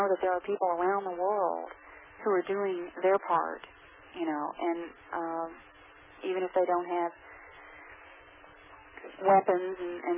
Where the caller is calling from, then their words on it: Abilene, Texas, United States; I'm calling from Abilene, Texas